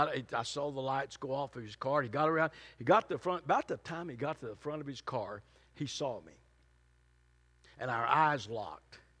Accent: Fort Worth, Texas, United States; I mentioned I grew up in Fort Worth.

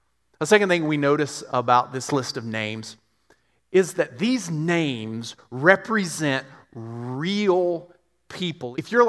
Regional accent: Texas, United States; I was raised in West Texas, but I've also seen Gladiator 100 times, so I do know how to pronounce Roman names.

